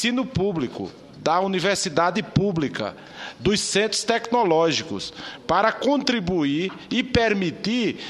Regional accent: Northeast Region, Brazil; como nordestino, como eu, e como brasileiro também

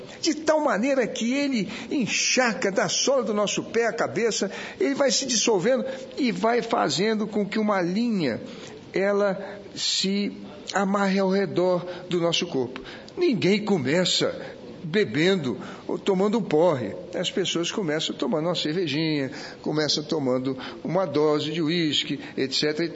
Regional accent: Rio de Janeiro, Brazil; also born or lived in Irecê, Bahia; E eu não sou baiano, sou do Rio de Janeiro, me orgulho a representar o bravo estado do Rio de Janeiro, mas vivi no interior da Bahia, em Irecê, 2 anos.

